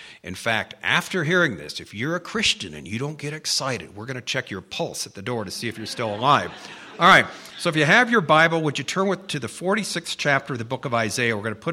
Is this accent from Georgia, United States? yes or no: no; California, United States; I'm from Southern California, by the way.